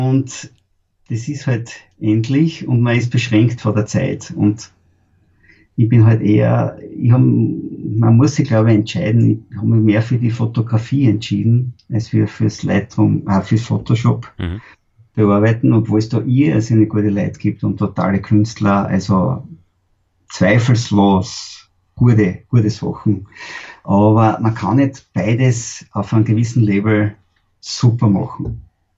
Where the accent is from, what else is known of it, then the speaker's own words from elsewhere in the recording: Upper Austria, Austria; wir haben in der Steiermark einen Workshop und bei uns in Oberösterreich einmal